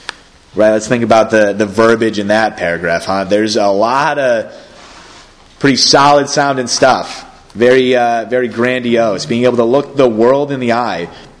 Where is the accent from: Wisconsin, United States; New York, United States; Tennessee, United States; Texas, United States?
New York, United States; But I'm from Western New York, so we were in t-shirt and shorts.